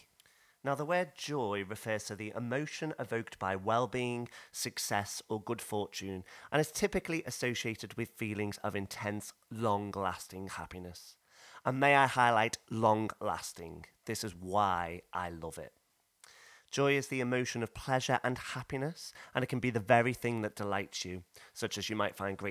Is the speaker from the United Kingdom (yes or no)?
yes; Liverpool, North West England, United Kingdom; moved away as an adult; now in London, United Kingdom; I'm 31 years old and I was born and bred in Liverpool. And I moved to London, where I live now, when I was 18 to go to theatre school.